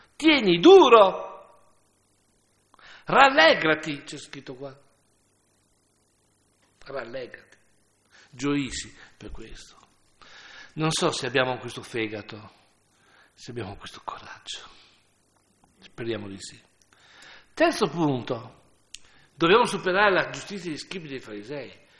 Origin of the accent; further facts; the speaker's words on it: Ferrara, Emilia-Romagna, Italy; Io sono di Ferrara, io mi sono vergognato.